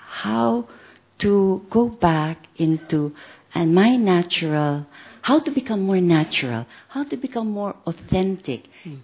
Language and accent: English; Philippines; I'm from the Philippines. 30 years in Gyan.